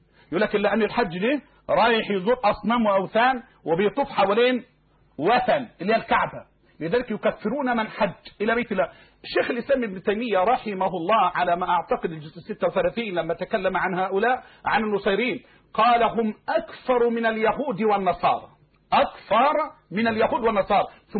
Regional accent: Egypt; يعني أهل العلم عندنا في مصر على قولين

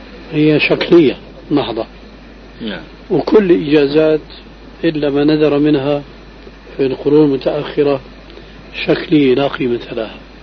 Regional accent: Syria; هذا قديم وظاهر كما يقولون عندنا في الشام

